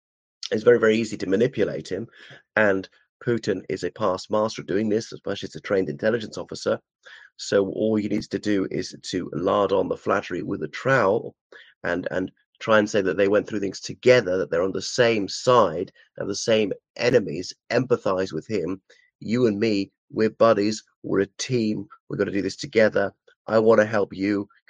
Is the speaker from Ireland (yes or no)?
yes; Ireland; o everyone … from Ireland.